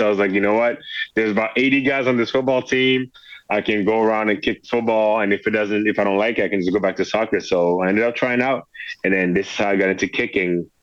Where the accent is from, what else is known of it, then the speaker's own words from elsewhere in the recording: France; English is a second language; now in United States; So at the time, I didn't speak English too well. I was just arriving from France. I was young.